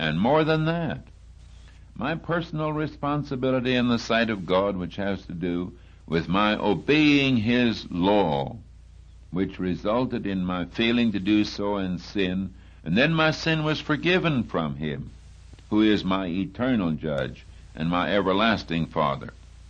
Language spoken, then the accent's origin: English; Canada; it happens in my own case that I was born and reared in Canada, and I grew to manhood and lived for a time as a Canadian citizen.